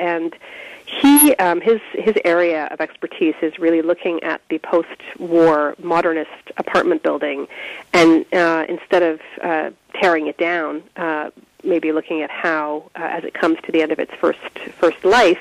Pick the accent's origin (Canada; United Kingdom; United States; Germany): Canada; Waterloo, Ontario; I'm actually originally from Waterloo